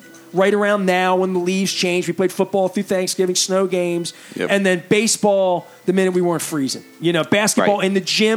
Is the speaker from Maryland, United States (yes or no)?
yes; Dundalk, Maryland, United States; And I'm from Dundalk.